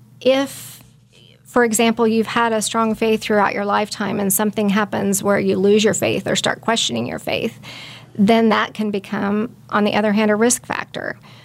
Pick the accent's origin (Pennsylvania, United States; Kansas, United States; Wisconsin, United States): Kansas, United States; Belle Plaine; No, I'm from Belle Plaine, Kansas.